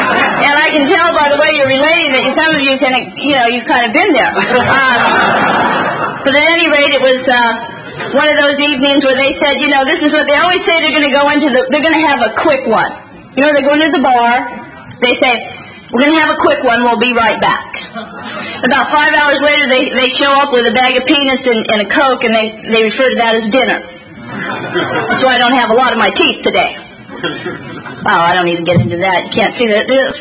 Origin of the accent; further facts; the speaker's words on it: San Jose, California, United States; born there; To give you a little background of where I came from, I was born in San Jose, California